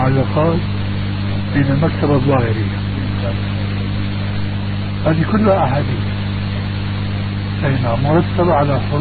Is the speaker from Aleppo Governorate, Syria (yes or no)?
no; Damascus, Damascus Governorate, Syria; كما يقال عندنا في دمشق